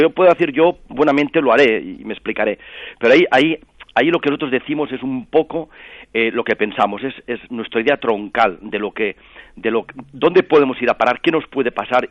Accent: Vic, Catalonia, Spain; como yo he nacido en Vic, yo soy catalán, en fin, de cabo a pies, pero soy español por los cuatro costados

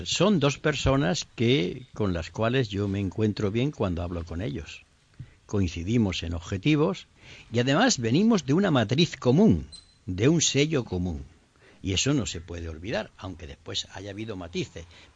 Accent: Andalusia, Spain; born there; Por este orden cronológico, primero nací en Andalucía y después me hice comunista.

